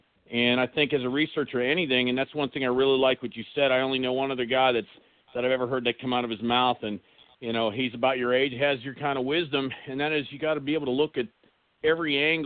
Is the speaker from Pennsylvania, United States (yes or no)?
yes; Pennsylvania, United States; If everyone doesn't know this, I'm from Pennsylvania, same part of the state that Stan's from